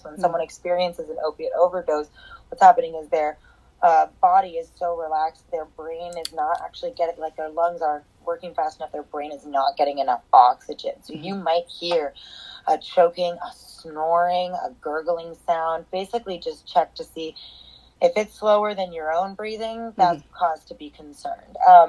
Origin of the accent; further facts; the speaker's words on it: Portland, Oregon, United States; I am born and raised in Portland. I remember when it used to be that you knew your neighbors